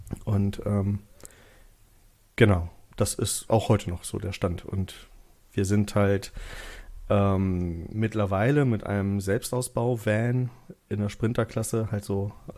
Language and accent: German; Wolfenbüttel, Lower Saxony, Germany; Wir kommen aus der Jägermeisterstadt, aus Jägermeister City, aus Wolfenbüttel.